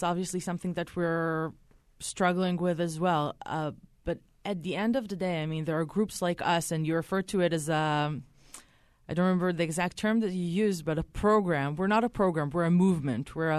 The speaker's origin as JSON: {"language": "English", "country": "Israel", "tie": "born or raised there", "said": "I grew up with same education, I mean basic Israeli educ"}